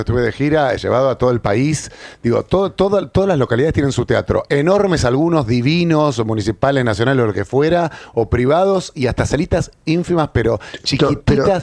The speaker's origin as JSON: {"language": "Spanish", "country": "Argentina", "said": "la ceremonia teatral que tenemos como los argentinos"}